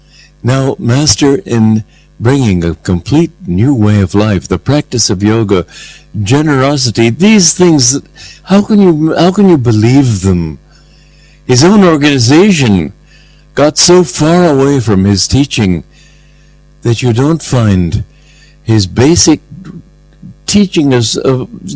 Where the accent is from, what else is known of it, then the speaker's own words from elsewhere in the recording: Romania; I grew up on the English system of education. In Romania, we had a book called Our Island Story